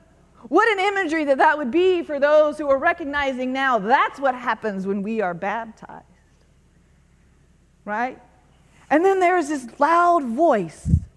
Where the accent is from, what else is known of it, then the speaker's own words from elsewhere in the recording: Florida, United States; I'm a coastal person. I grew up in Florida. I grew up along the Gulf Coast. I love salt air, even though it corrodes everything, as we know.